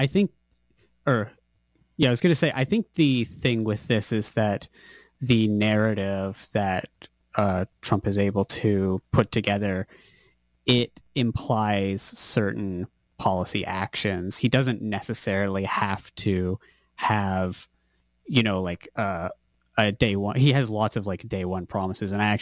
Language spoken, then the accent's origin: English; Canada; as a Canadian